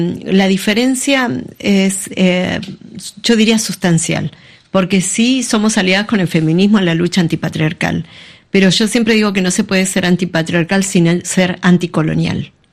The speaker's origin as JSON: {"language": "Spanish", "region": "Patagonia", "country": "Argentina", "said": "quienes estábamos muy lejos, yo vengo de la Patagonia"}